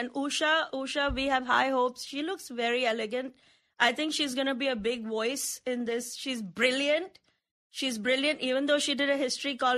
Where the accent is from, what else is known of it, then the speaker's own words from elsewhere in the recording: India; I'm Indian, very on brand, lots of kids.